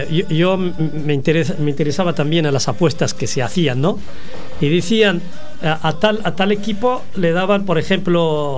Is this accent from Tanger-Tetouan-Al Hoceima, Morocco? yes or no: no; Nador, Oriental, Morocco; cuatro de los jugadores son de mi tierra, de mi tierra natal, de Nador, de la ciudad de Nador